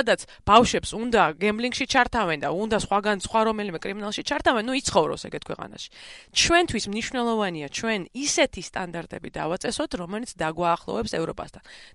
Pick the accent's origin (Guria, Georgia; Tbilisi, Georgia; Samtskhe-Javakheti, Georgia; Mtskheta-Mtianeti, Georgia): Guria, Georgia; მე გურული ვარ მე თვითონ.